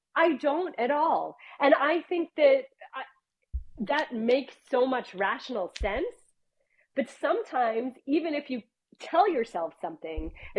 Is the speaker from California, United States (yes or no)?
no; New York, United States; But thinking about it, considering I'm from New York, maybe that's not really.